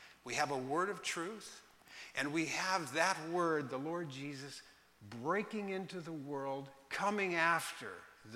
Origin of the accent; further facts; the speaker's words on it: Portland, Oregon, United States; I grew up in Portland on a farm. At that time, out toward Gresham, we had 3 acres, and we had some cows and so forth.